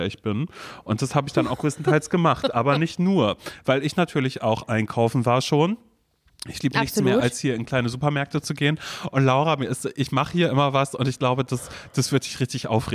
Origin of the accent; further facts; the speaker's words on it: Berlin, Germany; dass ich aus Berlin komme.